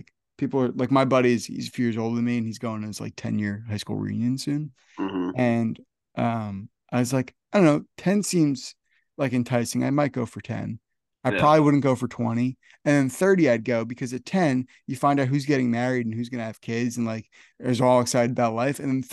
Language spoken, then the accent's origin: English; New Jersey, United States; I'm from Northern New Jersey, right?